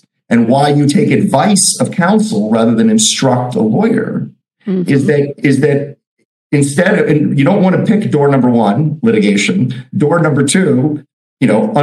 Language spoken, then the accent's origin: English; New Jersey, United States; now in United Kingdom; I spent many years as an American, as a New York expat, technically New Jersey for all you New Yorkers out there.